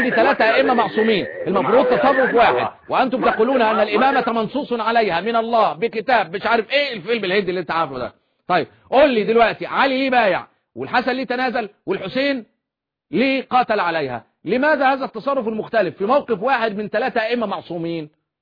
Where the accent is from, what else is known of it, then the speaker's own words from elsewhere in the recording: Egypt; في مزنق زي ما يقولوا عندنا في مصر